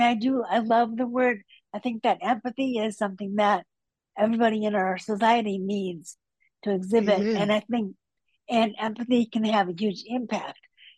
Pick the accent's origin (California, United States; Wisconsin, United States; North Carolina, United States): Wisconsin, United States; That's actually a really good question, because I grew up in Wisconsin.